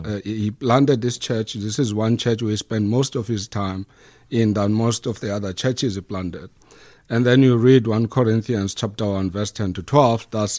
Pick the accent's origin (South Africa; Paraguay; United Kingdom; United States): South Africa; Born in South Africa, born and raised there, so I'm a South African.